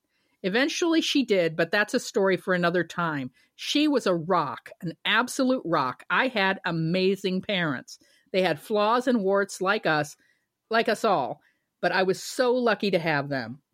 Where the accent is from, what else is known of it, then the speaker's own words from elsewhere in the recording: the South, United States; I grew up in the South. I've been in the Midwest for 30 years.